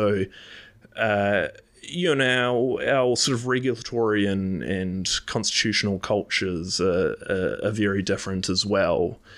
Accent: Auckland, New Zealand; how I grew up in Auckland.

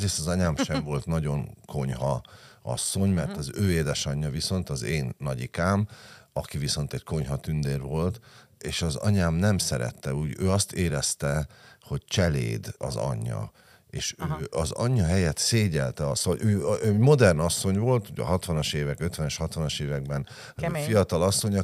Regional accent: Budapest, Hungary; egy olyan helyen nőttem fel a Szent István Parkba, ami elméletileg úgy kellett volna, hogy legyen, hogy egy kicsit ez az asszimilálódó zsidó polgárságnak egy ilyen gyülekező helye Budapesten

